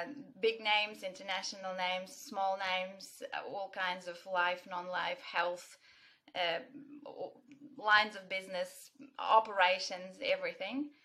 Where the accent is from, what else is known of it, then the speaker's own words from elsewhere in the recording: Ukraine; I'm Ukrainian. I come from Ukraine, and while my country is in the news recently in the last year for obvious reasons